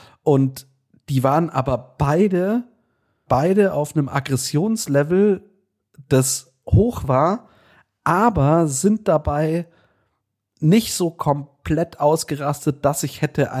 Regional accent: Munich, Bavaria, Germany; born there; ich bin gebürtiger Münchner

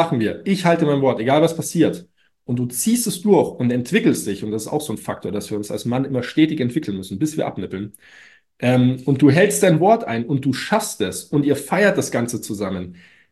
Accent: Munich, Bavaria, Germany; weil ich glaube, das ist noch ein echter Pfundskerl, sagt man bei uns in München.

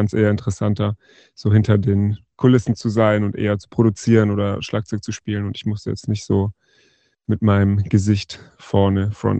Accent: Southern Germany, Germany; now in Cologne, Germany; Na, ich komme aus Süddeutschland

